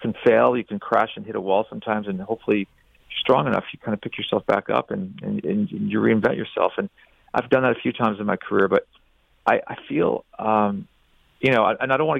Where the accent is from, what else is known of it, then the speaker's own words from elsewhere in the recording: Niagara Falls, Ontario, Canada; even as a young boy, and I was growing up in Niagara Falls, Niagara on the Lake, just south of Toronto